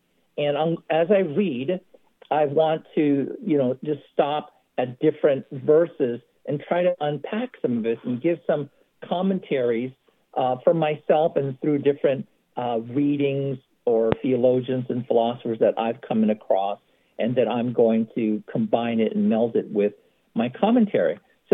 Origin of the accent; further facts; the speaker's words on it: Philippines; You know, I'm Filipino, but I have no preference to who